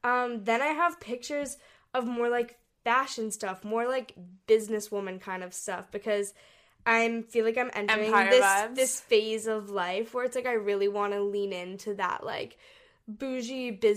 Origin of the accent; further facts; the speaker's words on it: Hong Kong; We grew up in Hong Kong and we traveled all over Asia.